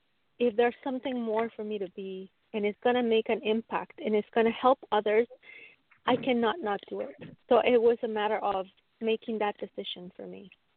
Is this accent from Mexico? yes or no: yes; Mexico; being born and raised in Mexico at the time